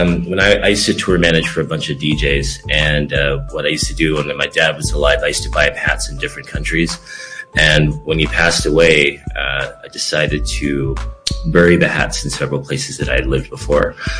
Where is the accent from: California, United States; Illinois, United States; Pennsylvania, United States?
California, United States; Los Angeles; also born or lived in London / South Africa / Australia / Spain; I grew up in Crenshaw, Los Angeles. It was actually called the Jungles, near Baldwin Hills.